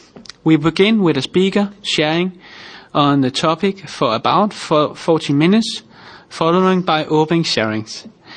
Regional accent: Denmark; English is a second language; I'm an alcoholic from Denmark.

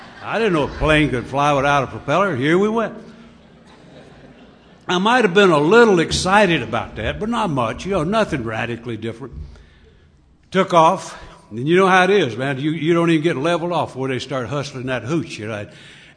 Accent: North Carolina, United States; I'm from North Carolina, but I'm going to be going as hard as I can go, and it'll sound like slow motion, but it ain't.

